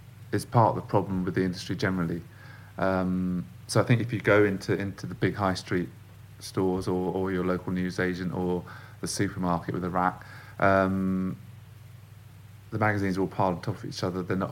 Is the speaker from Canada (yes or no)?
no; London, United Kingdom; I mean, I'm from London, I've grown up in London, and I know where to go to get magazines.